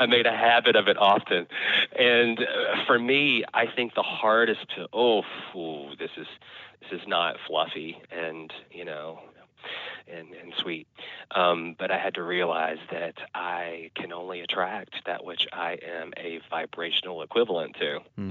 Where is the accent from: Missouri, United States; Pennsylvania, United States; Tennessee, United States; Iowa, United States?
Tennessee, United States; I'm from East Tennessee, so we were able to go to Nashville anytime we needed to.